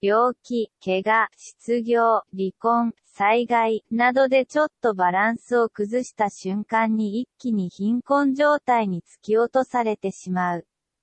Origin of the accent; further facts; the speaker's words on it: Kanagawa, Japan; 私は3年前から地元神奈川県のある高校の図書館カフェでボランティアをしている。